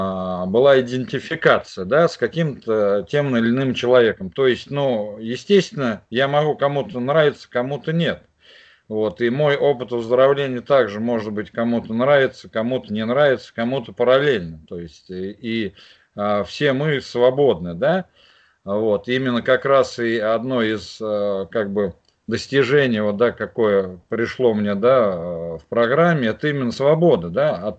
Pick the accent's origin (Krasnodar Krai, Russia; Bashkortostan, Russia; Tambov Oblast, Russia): Tambov Oblast, Russia; Tambov; Ну, обычно я пишу алкоголик из Тамбова